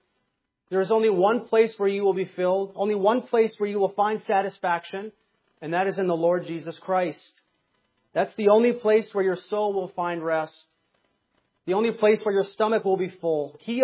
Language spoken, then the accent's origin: English; Michigan, United States; When we were growing up in Michigan, every year we would go to Lake Michigan